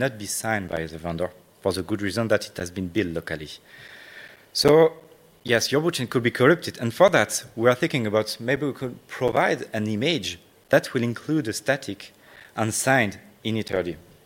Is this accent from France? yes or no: yes; France; English is a second language; As you can guess from my accent, I come from France.